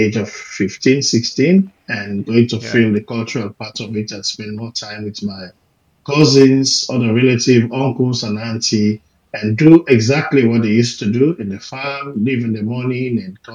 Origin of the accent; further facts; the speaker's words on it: Northern Province, Sierra Leone; And it's a tribe from the northern part of Sierra Leone. And both my parents are Limbers, so I'm from the Limba culture.